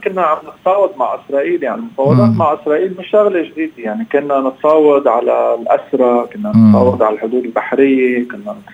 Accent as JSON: {"language": "Arabic", "country": "Lebanon", "said": "ولكن نحن اليوم بحاجة ماسة كلبنانيين للمفاوضات"}